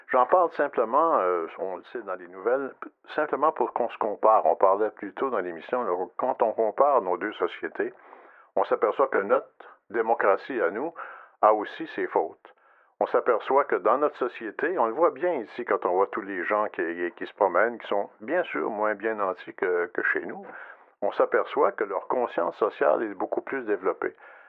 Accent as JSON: {"language": "French", "region": "Quebec", "country": "Canada", "said": "On présente les sondages chez nous au Québec comme des scores de parties de hockey"}